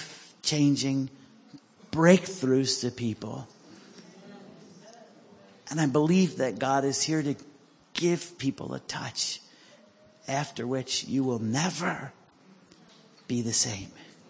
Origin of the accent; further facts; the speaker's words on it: Pennsylvania, United States; I grew up in Pennsylvania on the Delaware River, and the Delaware is a very shallow river.